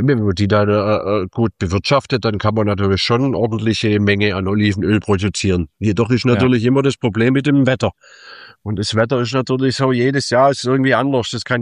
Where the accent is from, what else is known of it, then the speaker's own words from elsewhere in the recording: Germany; moved away; Wobei man muss natürlich auch sagen, als Deutscher ist man natürlich hier sowieso angesehen.